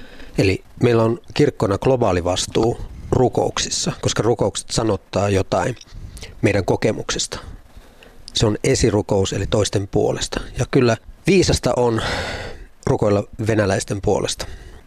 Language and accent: Finnish; Ostrobothnia, Finland; Mäkin olen Pohjanmaalta ja tiedän voissapaistamiset ja kaikki tämmöiset.